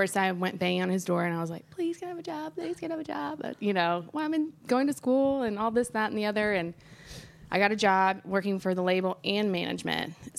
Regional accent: Nashville, Tennessee, United States; Okay, so since I grew up here in Nashville, I started at Sony Music Nashville in the basement when I was 14.

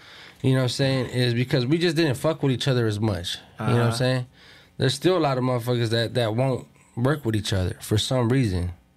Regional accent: Pomona, California, United States; Like, I'm from Pomona, so Pomona, we got our own

